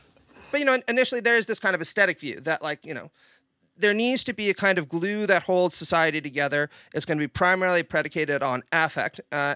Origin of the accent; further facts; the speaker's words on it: Canada; And I mean, I can say as a Canadian, right, when I found out, like, you know, Charlie was going to be my head of state